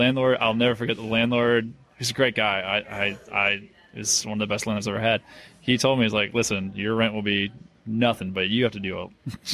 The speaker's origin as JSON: {"language": "English", "region": "Northeast", "country": "United States", "said": "I'm from the Northeast, so Duke basketball."}